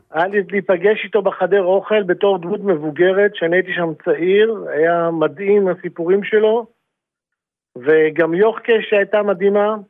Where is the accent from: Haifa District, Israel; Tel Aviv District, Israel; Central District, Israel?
Tel Aviv District, Israel; Holon; אני יליד חולון